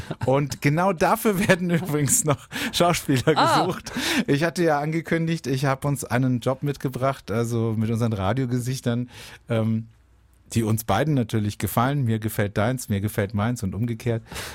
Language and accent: German; Baden-Württemberg, Germany; Ist immer ein Feiertag bei uns in Baden-Württemberg.